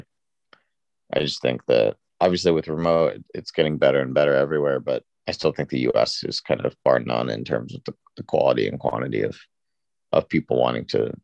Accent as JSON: {"language": "English", "country": "Singapore", "tie": "born or raised there", "also_born_or_lived": "New York, United States", "moved": "as an adult", "lives_now": "United States", "said": "Yeah, so I grew up in Singapore primarily, was born in New York, but mostly grew up in Singapore. And then I moved back to the States in 2010, I think, to go to college at USC."}